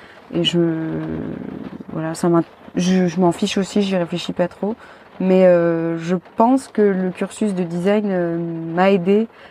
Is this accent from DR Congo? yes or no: no; France; Je suis française aussi